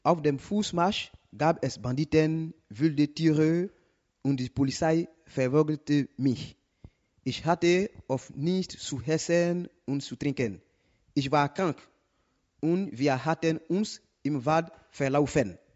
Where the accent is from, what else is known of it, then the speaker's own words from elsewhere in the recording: Côte d’Ivoire; German is a second language; now in Germany; Ich komme aus Afrika. Mein Land heißt Elfenbeinküste.